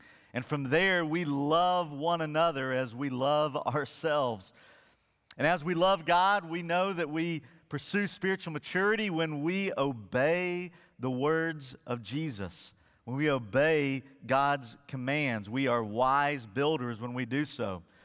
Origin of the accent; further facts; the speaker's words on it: Birmingham, Alabama, United States; moved away; also born or lived in West Virginia; When I was a kid, when we moved from West Virginia to Birmingham, Alabama, I was about, 4 years old, and we were visiting churches as a family